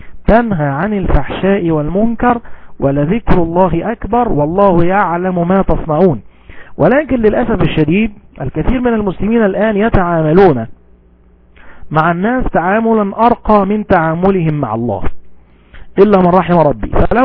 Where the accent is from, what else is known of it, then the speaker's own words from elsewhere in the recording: Egypt; مثال مشهور عندنا في مصر